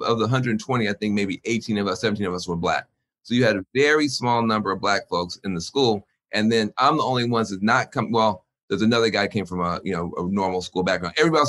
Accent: the South, United States; Because I had seen too much bad stuff growing up in the South, growing up on the edge of a small town.

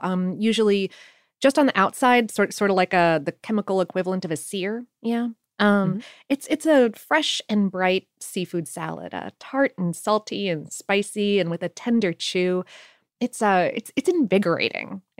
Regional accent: Florida, United States; Growing up in South Florida, it gained popularity there

